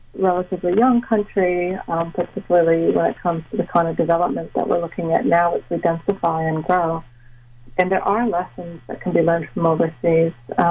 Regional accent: United States; I think I'm from the States originally, and I've always taken an international perspective on things.

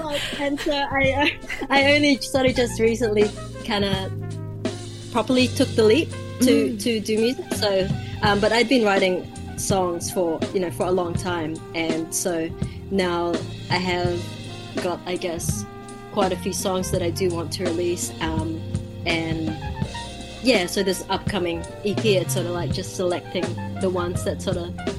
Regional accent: Auckland, New Zealand; So I guess, you know, being Filipino maybe has an influence on that, or like, yeah, and yeah, growing up in Auckland maybe.

